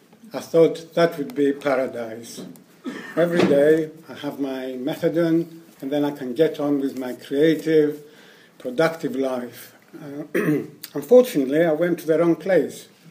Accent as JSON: {"language": "English", "town": "Athens", "region": "Attica", "country": "Greece", "tie": "born or raised there", "said": "And this year in September, the European Convention is happening in my hometown, Athens. And it's about 2 or 3 miles from where most of my using happened."}